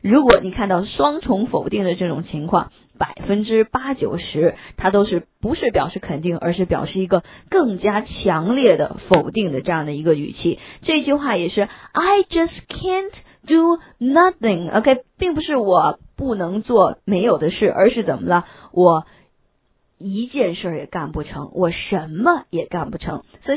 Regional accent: China; now in United States; 我从小就是到了，我从小在中国的时候学的数学，我都学的一塌糊涂，非常之差

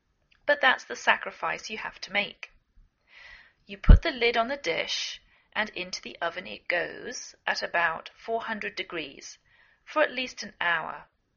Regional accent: England, United Kingdom; now in United States

